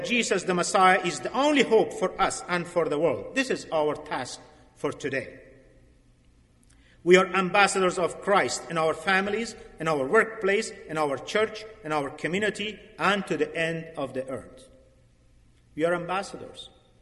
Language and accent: English; Afghanistan; English is a second language; when I grew up in Afghanistan, when I was grade 3, when I one day went outside and there was machine guns and artillery, army in Kabul, Afghanistan.